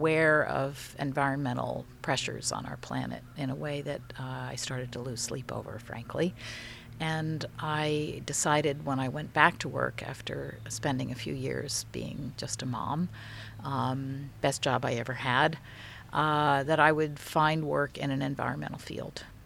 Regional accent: Cos Cob, Connecticut, United States; I grew up in Connecticut. My dad commuted to the city, and my mother's...

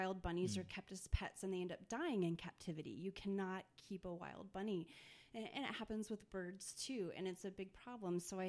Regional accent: Texas, United States; now in Minnesota, United States; Mm-hmm. From Texas.

